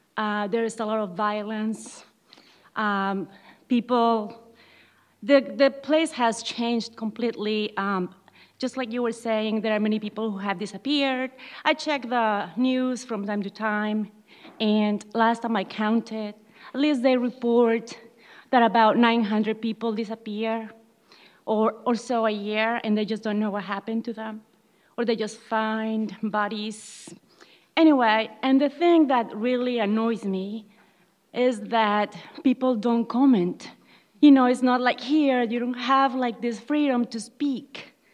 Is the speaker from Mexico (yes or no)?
yes; Colima, Mexico; now in Maine, United States; I actually have been in Maine for over 20 years, and I am from Mexico, from Colima, Mexico, which is right above Guerrero. And I came to the U.S. in the early 1990s.